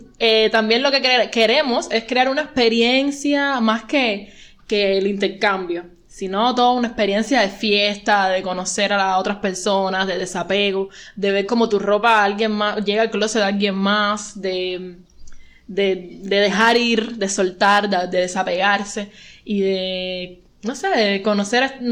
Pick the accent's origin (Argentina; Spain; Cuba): Cuba; realmente yo salí de Cuba, tú sabes, y vi cosas y tuve el tiempo de ponerme a pensar